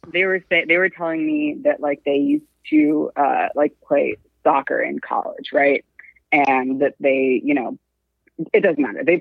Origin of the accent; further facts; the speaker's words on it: California, United States; So, I'm from California.